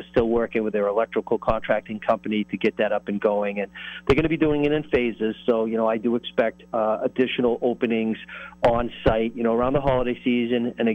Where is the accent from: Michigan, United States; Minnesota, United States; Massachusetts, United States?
Massachusetts, United States; Brockton; growing up in Brockton, a large Jewish population. We had three temples here in Brockton when I was growing up.